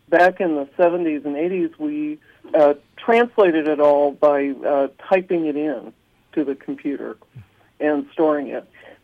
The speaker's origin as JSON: {"language": "English", "town": "La Porte", "region": "Indiana", "country": "United States", "tie": "born or raised there", "said": "So I grew up in La Porte."}